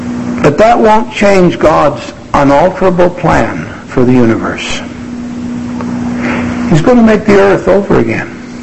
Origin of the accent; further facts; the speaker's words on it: United States; I'm from the United States, as was said